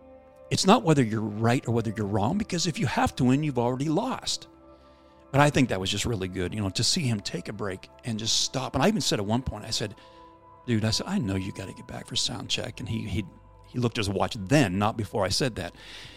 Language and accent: English; Pennsylvania, United States; I grew up in Pennsylvania.